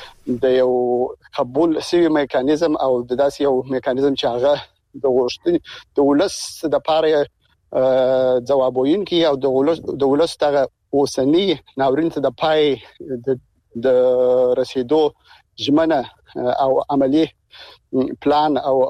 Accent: Afghanistan; زه د افغانستان د یو وګړي په توګه باندې

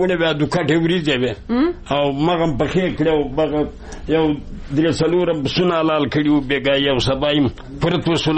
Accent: Kabul, Afghanistan; زه وو زه د کابل دی ولایت

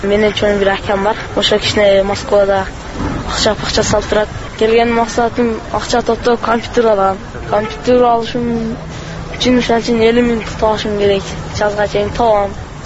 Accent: Butalyk, Osh Region, Kyrgyzstan; Алайдан келдим, Буталык айылынан.

